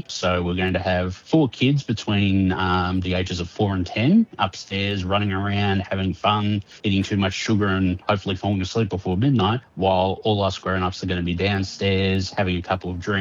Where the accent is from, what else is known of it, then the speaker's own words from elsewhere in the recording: Melbourne, Victoria, Australia; I'm from Melbourne.